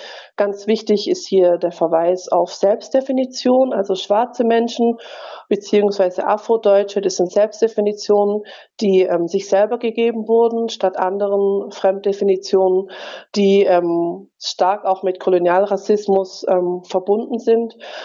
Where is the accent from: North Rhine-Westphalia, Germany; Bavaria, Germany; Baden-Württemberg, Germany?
Baden-Württemberg, Germany; Tübingen; Familie, als einziges schwarzes Mitglied dieser Familie, in Tübingen aufgewachsen.